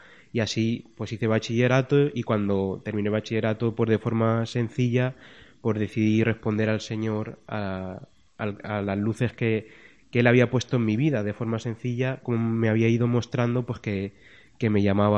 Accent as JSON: {"language": "Spanish", "town": "Portillo de Toledo", "region": "Castilla-La Mancha", "country": "Spain", "said": "Soy de un pueblecito que se llama Portillo de Toledo"}